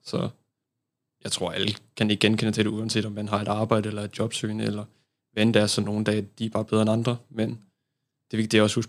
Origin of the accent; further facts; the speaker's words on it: Odense, Region of Southern Denmark, Denmark; Jamen, som sagt, så er jeg vokset op i Odense med min mor og far.